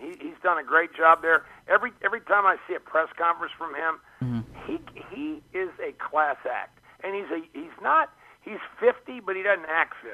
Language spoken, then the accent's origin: English; Washington metropolitan area, United States; we're not Cowboy fans because we grew up in Washington area, right?